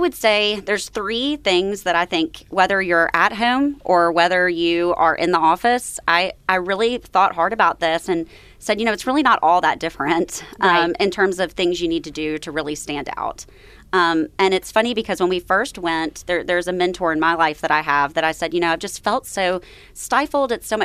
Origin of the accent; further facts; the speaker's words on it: Memphis, Tennessee, United States; So, as I mentioned earlier, I grew up here in Memphis and started my career journey at Le Bonheur Children's Hospital